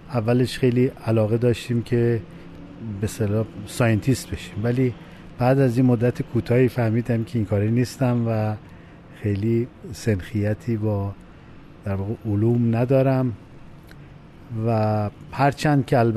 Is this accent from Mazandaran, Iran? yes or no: no; Khorramabad, Lorestan, Iran; من تا 50 سال پیش دقیقا در لرستان به دنیا اومدم، در یک خانواده پر جمعیت با 5 خواهر و 2 برادر دیگه.